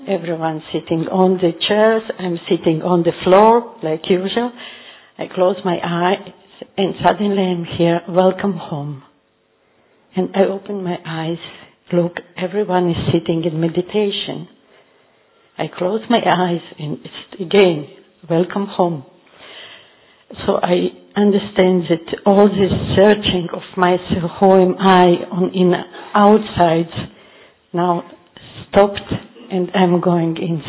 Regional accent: Israel; English is a second language; I'm from Israel.

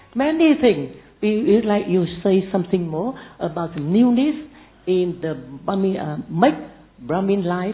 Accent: Vietnam; English is a second language; from Vietnam.

